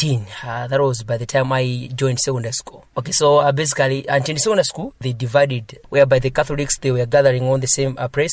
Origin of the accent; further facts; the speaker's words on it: Choro, Malawi; English is a second language; now in Lilongwe, Malawi; Basically, I'm from Choro, but currently I'm residing in Lilongwe, specifically in Area 51A. I'm a born-again Christian, born again in 2011